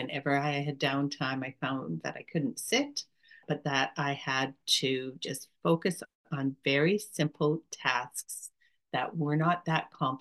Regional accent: Canada; I'm speaking as a Canadian

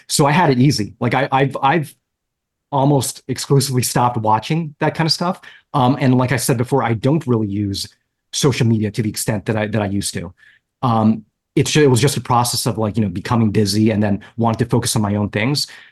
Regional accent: New Jersey, United States; now in New York, United States; I went to school at NYU. I grew up in Jersey. I've just been in this area my entire life.

